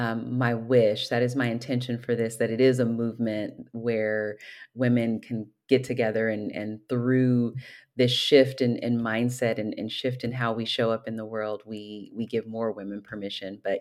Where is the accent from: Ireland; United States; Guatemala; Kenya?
United States; Oakland, California; I'm planning a book launch celebration on February 9th in my hometown, Oakland, California